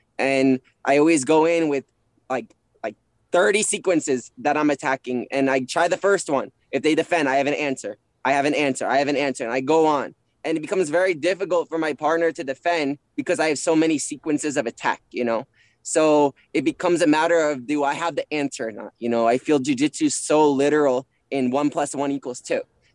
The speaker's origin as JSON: {"language": "English", "country": "United States", "said": "You know, I'm American. This is my country."}